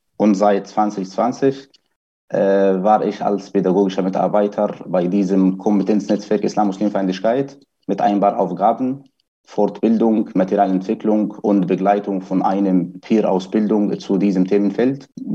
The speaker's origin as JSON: {"language": "German", "country": "Egypt", "tie": "born or raised there", "moved": "as an adult", "lives_now": "Germany", "said": "Ursprünglich stamme ich aus Ägypten, ein weites Land jetzt von Deutschland irgendwie. Und ich habe dort Germanistik studiert, also dort geboren, aufgewachsen und als erwachsener Mensch nach Deutschland gekommen. Erstmal 2006"}